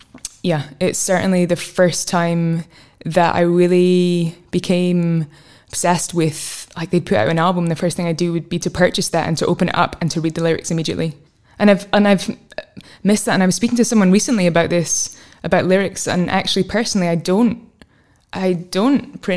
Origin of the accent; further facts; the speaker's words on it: Scotland, United Kingdom; where I grew up in Fife. There is not an amazing music scene there.